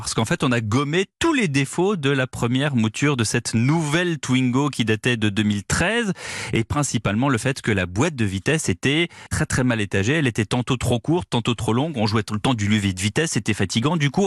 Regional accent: France; chez nous en France

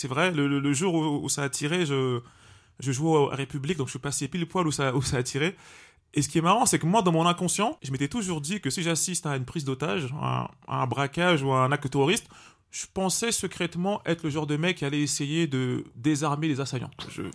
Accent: Villiers-le-Bel, Île-de-France, France; moi je viens de Villiers, c'est collé à Sarcelles.

